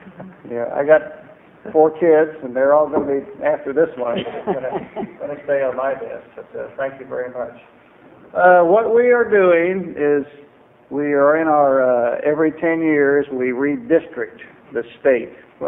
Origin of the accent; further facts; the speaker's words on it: Klamath Falls, Oregon, United States; I'm from Klamath Falls, Senate District 30. That's really the district that goes from Klamath Falls to Ontario, which is about a third of the state.